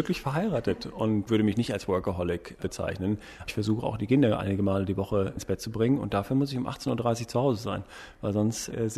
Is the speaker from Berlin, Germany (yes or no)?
yes; Berlin, Germany; Aber die wahre Antwort ist, ich komme aus West-Berlin. So gesehen bin ich Wessi.